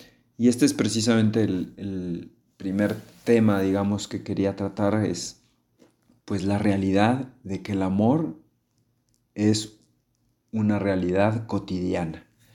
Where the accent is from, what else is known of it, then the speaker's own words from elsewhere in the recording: Mexico; soy legionario de Cristo, soy mexicano. Y desde hace algunas semanas trabajo aquí en Monterrey